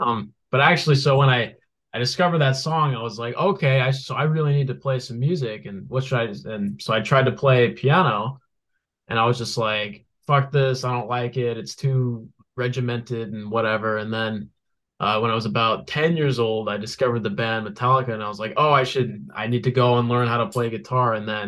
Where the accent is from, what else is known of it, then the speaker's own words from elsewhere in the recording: Thousand Oaks, California, United States; So I grew up actually right here in Thousand Oaks, California.